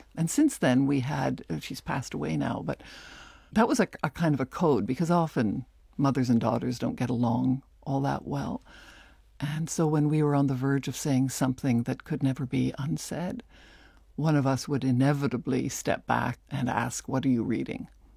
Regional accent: Toronto, Ontario, Canada; also born or lived in Montreal; I was born in Toronto in 58. We moved around quite a bit when I was growing up. So we moved from Toronto to Montreal and then back to Toronto and different homes.

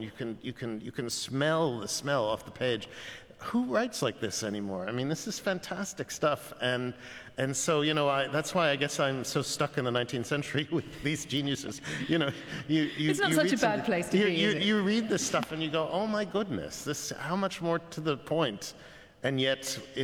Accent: New York, United States; even though I'm as much a New Yorker as you possibly can be, grandparents and such were all from Russia.

